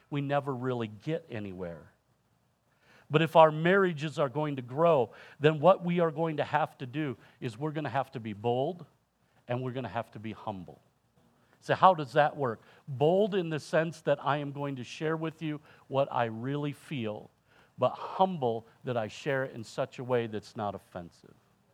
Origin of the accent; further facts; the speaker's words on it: Michigan, United States; See, my wife and I grew up differently. I grew up in Michigan. I'm from the Midwest.